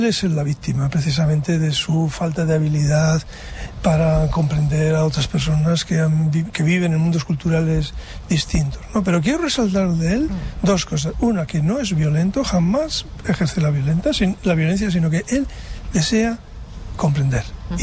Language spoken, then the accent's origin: Spanish; Basque Country, Spain; born there; mi tierra vasca donde nací